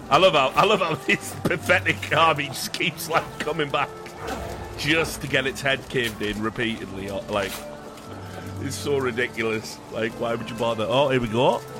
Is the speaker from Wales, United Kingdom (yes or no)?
yes; Wales, United Kingdom; I'm Welsh, so fuck that.